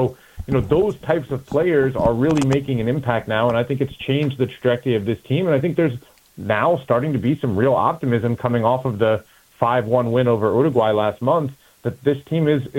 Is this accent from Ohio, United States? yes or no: no; Mount Vernon, Virginia, United States; I'm sitting right now at my mom's house in Alexandria, Virginia. I grew up here in Mount Vernon.